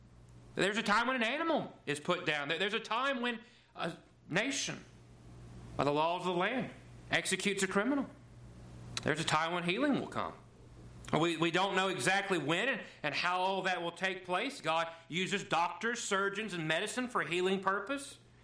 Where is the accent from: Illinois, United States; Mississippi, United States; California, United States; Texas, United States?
Mississippi, United States; Gulfport; born there; I had no say to the fact that I was born in Gulfport, Mississippi on July 2nd, 1989.